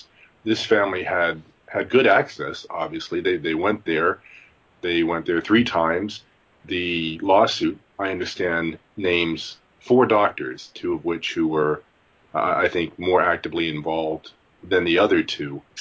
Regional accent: British Columbia, Canada; and I'm from Vancouver Island

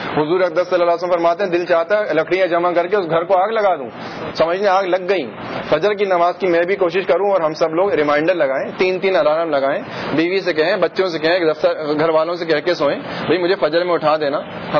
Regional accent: Hyderabad, Sindh, Pakistan; born there; also born or lived in Jeddah, Saudi Arabia / Karachi, Pakistan; میں یہاں حیدرآباد میں پیدا ہوا, والد صاحب میرے جدہ میں رہتے ہیں, تو 6 مہینے کا تھا, اس کے بعد جدہ مکہ, جدہ سے یہاں کراچی سے جدہ, جدہ سے کراچی, ہر سال آنا جانا ہوتا ہے.

